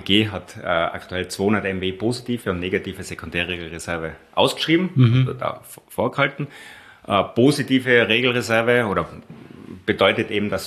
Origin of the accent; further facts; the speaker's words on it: Austria; als Österreicher